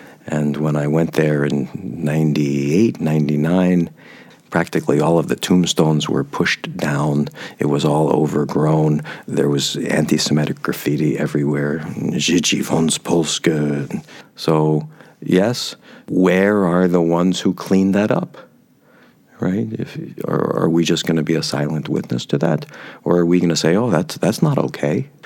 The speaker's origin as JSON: {"language": "English", "country": "United States", "said": "Now, it's the same thing as a Jew, as an American."}